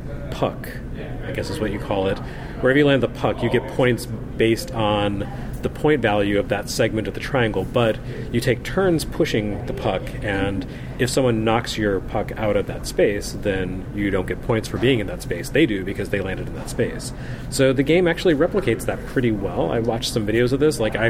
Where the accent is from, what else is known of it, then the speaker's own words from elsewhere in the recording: Texas, United States; You know what happened is I grew up in Texas, and football is everything there.